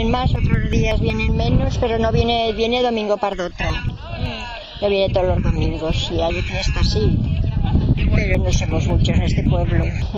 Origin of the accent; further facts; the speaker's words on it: Muro de Roda, Aragon, Spain; born there; Eso, nací en Muro de Roda. Provincia Huesca.